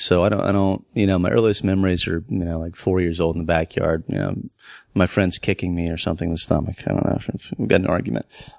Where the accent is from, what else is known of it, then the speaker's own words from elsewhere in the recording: Florida, United States; My hometown of Florida, yeah.